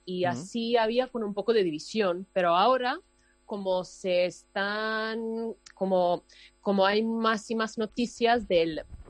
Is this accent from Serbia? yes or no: yes; Serbia; now in Madrid, Spain; vivo en Madrid hace unos años, pero sí, soy de Serbia